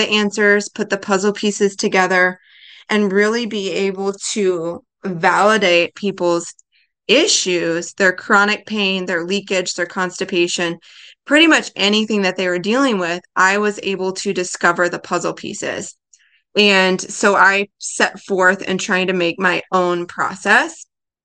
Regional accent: Houston, Texas, United States; I actually live in the northwest side of DFW and in North Texas, but I'm originally from the Houston area.

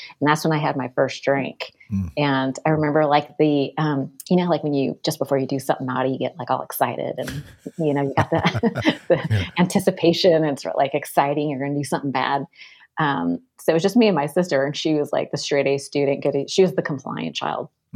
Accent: California, United States; accent: southern; So I have a little southern accent for no reason.

